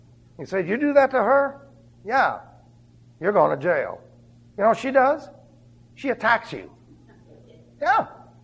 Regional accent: New York City, New York, United States; when I was growing up, I was raised in New York City, right?

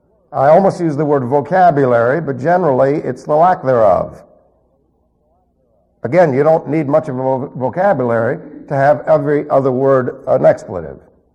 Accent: New York City, New York, United States; I can remember as a teenager growing up in New York City

